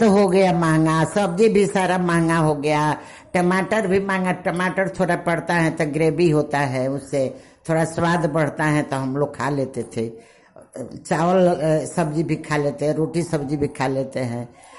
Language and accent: Hindi; Siwan, Bihar, India; मैं सिवान से हूँ।